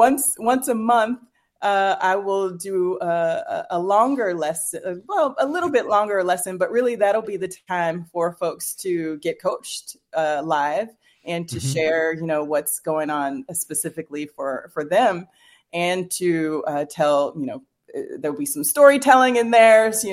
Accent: Indiana, United States; you just think about, I'm from Indiana, so I think about the Indy cars, right?

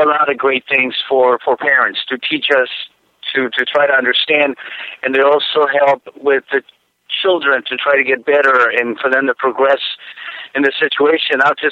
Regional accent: Tijuana, Baja California, Mexico; I was born in Tijuana, Mexico, and I did spend 10 years of my childhood in an orphanage.

